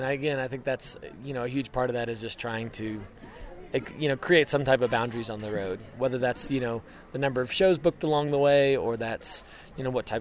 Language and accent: English; Lexington, Kentucky, United States; And it started in my hometown of Lexington, Kentucky, and went 330 miles down south to Bonnaroo Music Festival.